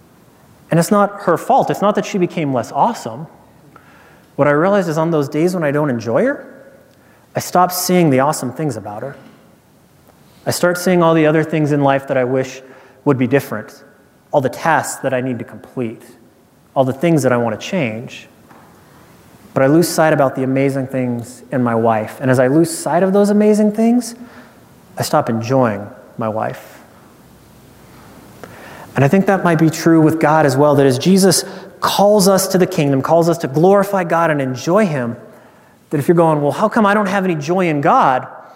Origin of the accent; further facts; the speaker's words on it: Nebraska, United States; And I'm a bumpkin from Nebraska who just got there.